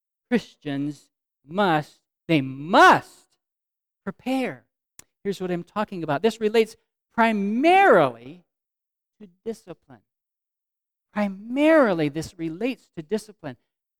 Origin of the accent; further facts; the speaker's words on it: United States; In America, we think, I have to complain about food if it's not good. I have to, because I am an American.